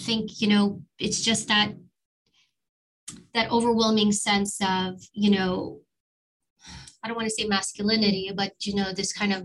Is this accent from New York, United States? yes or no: yes; New York City, New York, United States; You know, I grew up in New York and we lived in Harlem. I was born in Harlem and immigrant family, very kind of known story.